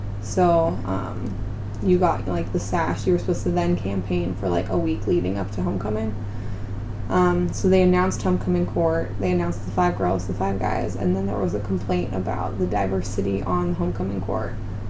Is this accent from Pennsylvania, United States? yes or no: yes; Markleton, Pennsylvania, United States; My hometown is Markleton, PA. That's in Somerset County.